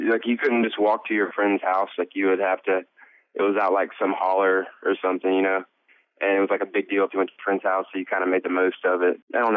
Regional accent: Ona, West Virginia, United States; That's where we grew up and started at our own instruments, and I don't know, I go back there every time I get to writing a song, and I would want to make it proud to be from Ona, I guess.

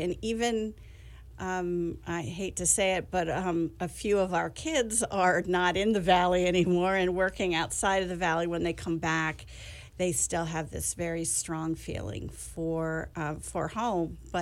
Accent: Bethlehem, Pennsylvania, United States; So I'm born and raised in Bethlehem and just turned 60, so I've been here quite a while.

